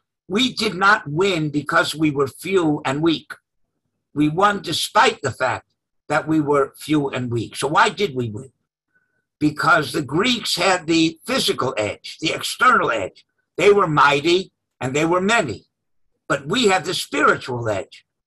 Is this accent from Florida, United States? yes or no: yes; Miami, Florida, United States; So I grew up in Miami. I never saw a Gadol b'Yisrael. They didn't exist in Miami.